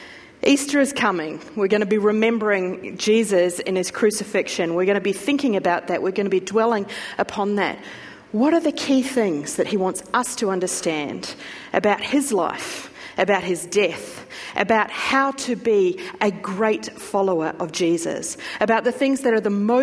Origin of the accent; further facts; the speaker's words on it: New Zealand; accent: Kiwi; Do you know, when I listen to Kiwis speak, my accent comes back. So I'm very sorry. Here's my apologies at the beginning that I might start to sound a little bit Kiwi